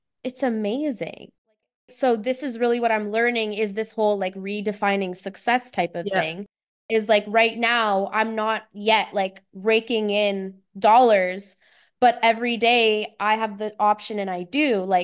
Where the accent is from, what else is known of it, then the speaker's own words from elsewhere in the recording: Ontario, Canada; I lived in the Toronto area my whole life. My parents, they're from Portugal. And then they moved over to Canada when they were young and had us and everything.